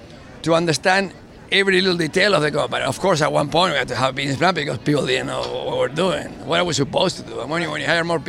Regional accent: Argentina; moved away as an adult; we came from Argentina and we came as young adults. So none of us have family here.

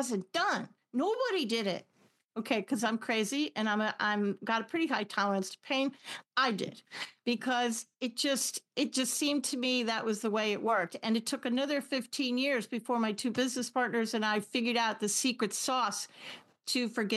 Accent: New York City, New York, United States; I'm from New York City originally. I am not your girl. I will not forget.

